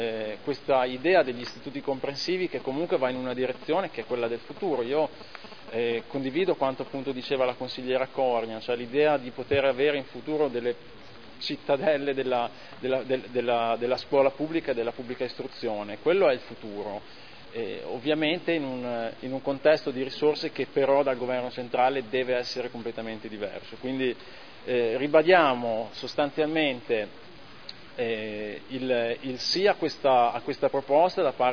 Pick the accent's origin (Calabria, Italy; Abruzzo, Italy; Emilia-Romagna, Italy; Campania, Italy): Emilia-Romagna, Italy; Modena; sono di Modena Est